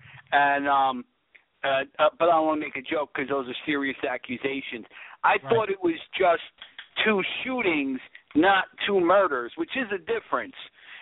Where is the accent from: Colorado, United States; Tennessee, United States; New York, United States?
New York, United States; I'm from the New York area, and the perception of Philly in the New York area is not good.